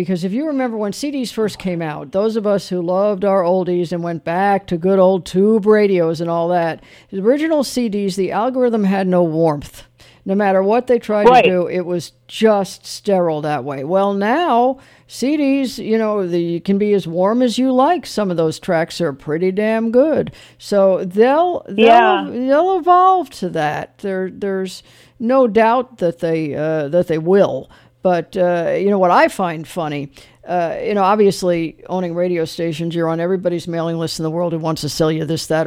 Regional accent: Globe, Arizona, United States; I'm like, I'm from Globe, Arizona.

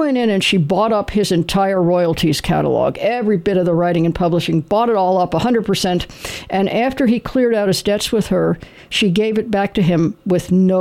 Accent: Los Angeles, California, United States; I'm originally from Los Angeles

